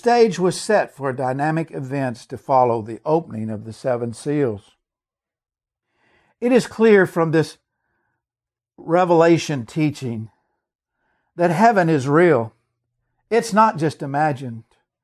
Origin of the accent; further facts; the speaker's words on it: Ralston, Oklahoma, United States; So I decided in the middle of the night to drive from Pawhuska, Oklahoma, to my hometown in Ralston, to my parents' house.